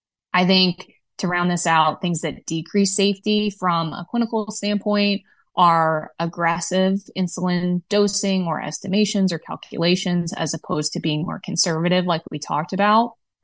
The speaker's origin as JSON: {"language": "English", "region": "Midwest", "country": "United States", "said": "but as a Midwesterner, I firmly stand by pop."}